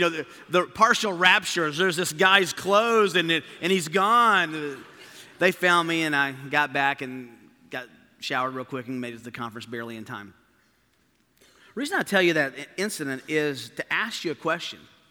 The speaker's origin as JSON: {"language": "English", "region": "Tennessee", "country": "United States", "said": "I mean, I was from Tennessee, so going to Georgia was a major road trip."}